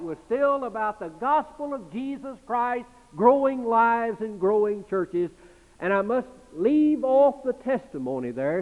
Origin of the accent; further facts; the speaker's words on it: Dallas, Texas, United States; had founded a Southern Baptist church 4,000 miles from my hometown of Dallas, Texas